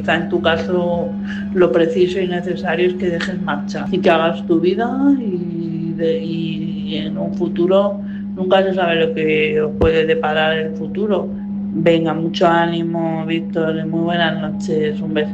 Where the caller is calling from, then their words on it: Madrid, Community of Madrid, Spain; de Madrid.